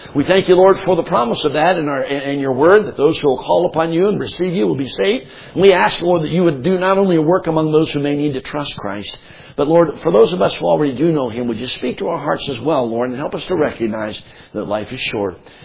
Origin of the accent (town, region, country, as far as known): Philadelphia, Pennsylvania, United States; born or raised there